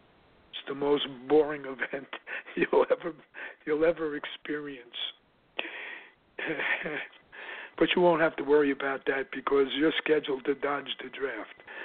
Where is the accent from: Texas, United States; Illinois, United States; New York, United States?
New York, United States; New York City; born or raised there